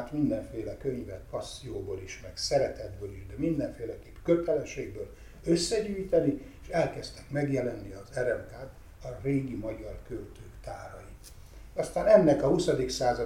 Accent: Szeged, Csongrád-Csanád, Hungary; könyvtáros gyermeke vagyok. A szegedi Somogyi könyvtárban nőttem föl

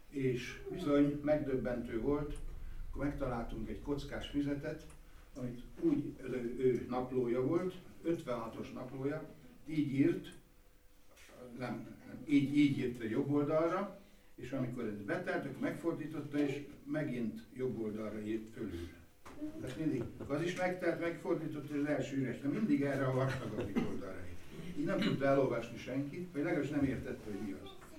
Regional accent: Szeged, Csongrád, Hungary; moved away; mert én szegedi vagyok

